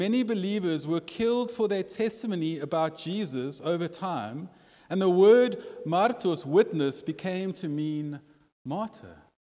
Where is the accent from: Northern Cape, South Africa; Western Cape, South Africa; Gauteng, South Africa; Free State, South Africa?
Western Cape, South Africa; Sea Point; born there; I was born in Sea Point. That's probably why I look like that. Sea Point was a wild place back in the day.